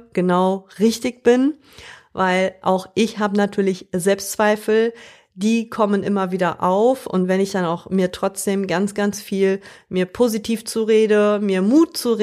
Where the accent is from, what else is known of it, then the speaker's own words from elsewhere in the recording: North Rhine-Westphalia, Germany; Ich komme ja aus dem Rheinland hier und hier wird der Karneval wie wild gefeiert